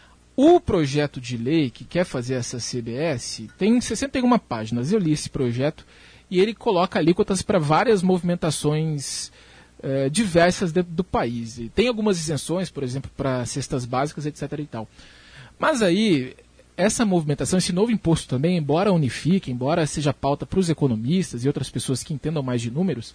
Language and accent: Portuguese; Umuarama, Paraná, Brazil; eu vim de Umuarama, meus pais eles não têm educação formal